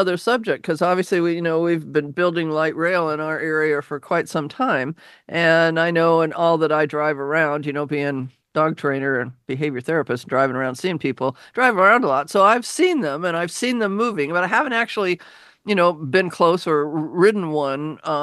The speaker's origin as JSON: {"language": "English", "town": "Laurelhurst", "country": "United States", "tie": "born or raised there", "said": "And, you know, in growing up in Laurelhurst, I mean, we walked to school for grade school."}